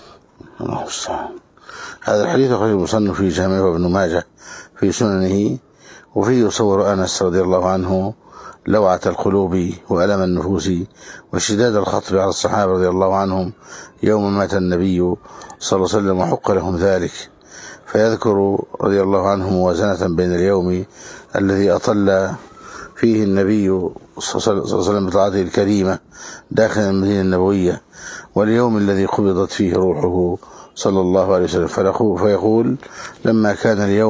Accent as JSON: {"language": "Arabic", "country": "Egypt", "said": "وسمى عندنا في مصر الفأس"}